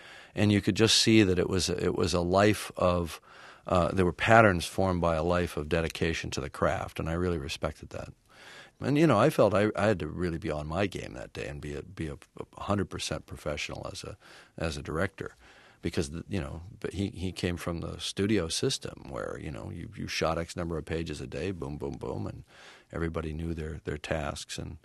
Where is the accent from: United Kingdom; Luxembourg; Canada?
Canada; now in United States; I'm Canadian.